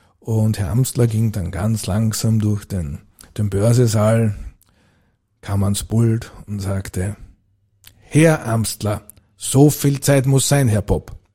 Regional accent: Burgenland, Austria; Ich bin also in der Blasmusik also groß geworden, war dann also auch also bei uns im dörflich, kann man es im Mittleren Burgenland, also als Obmann tätig.

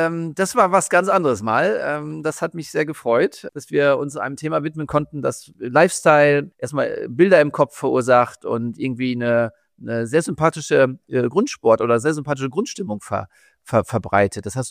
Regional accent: Hamburg, Germany; wir sind ja aus Hamburg

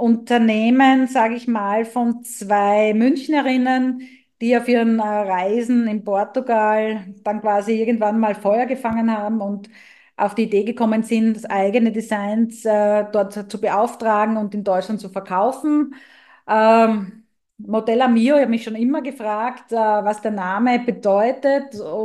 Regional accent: Graz, Styria, Austria; in meiner Geburtsstadt und Heimatstadt Graz

